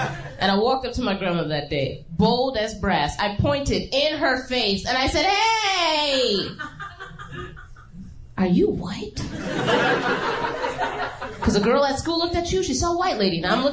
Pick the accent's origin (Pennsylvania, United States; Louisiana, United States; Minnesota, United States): Pennsylvania, United States; Philadelphia; She told me that her parents moved to Philadelphia, my hometown, from Italy.